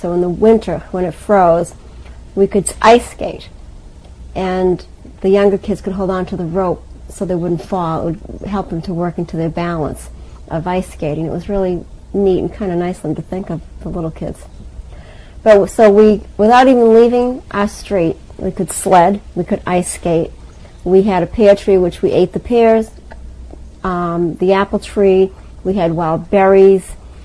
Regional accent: Andover, Massachusetts, United States; I grew up in Andover, Massachusetts, which is approximately 24 miles north of Boston, and about less than 10 miles from the New Hampshire border, and not that far from Maine.

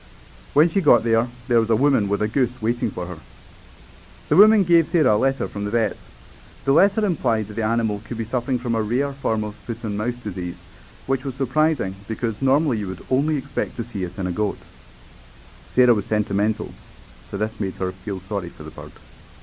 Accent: Stewarton, Scotland, United Kingdom; I'm from Stewarton, which is near Kilmarnock in Ayrshire. Stewarton is actually known as the Bunnet Toon, because years ago, that's where they used to make hats, which in Scots are known as Bunnet.

